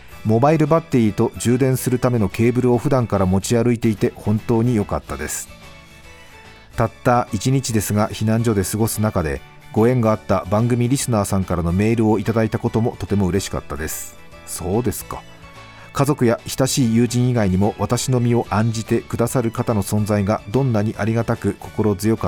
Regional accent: Nanao, Ishikawa, Japan; now in Komatsu, Japan; 小松市に住んでいるのですが、1日は七尾市の私の実家に帰省していました。

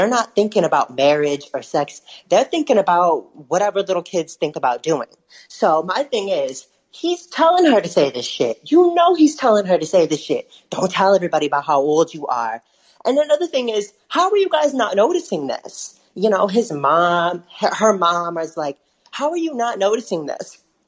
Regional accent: Detroit, Michigan, United States; I'm a huge fan. I'm from Detroit.

